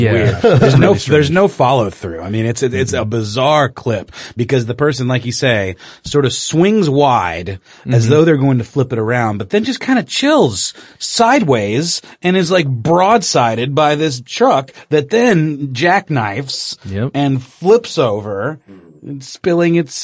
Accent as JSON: {"language": "English", "town": "Augusta", "region": "Georgia", "country": "United States", "tie": "born or raised there", "said": "A section of I-20, which is a road that I frequent pretty often going between here and my hometown of Augusta, Georgia, basically buckled from underneath"}